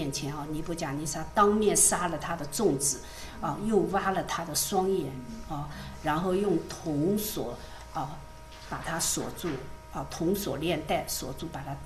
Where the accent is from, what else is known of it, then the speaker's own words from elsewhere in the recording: China; 常常在我们中国人就称为是汉奸或者卖国贼啊。